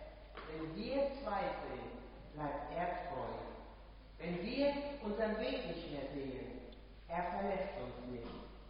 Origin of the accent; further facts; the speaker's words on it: Hackenmoor, Lower Saxony, Germany; born there; Ich stamme gebürtig aus Hackenmoor